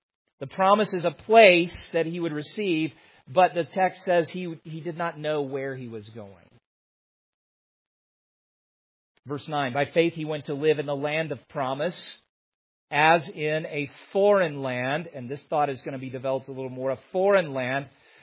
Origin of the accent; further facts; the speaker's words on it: the South, United States; born there; now in Utah, United States; I mean, I was born in the South and my wife was born in the Midwest